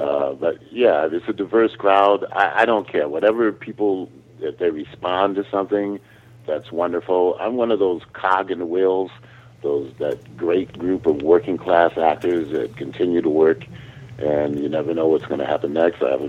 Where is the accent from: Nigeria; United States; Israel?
United States; New England; I can't help it if I'm from New England.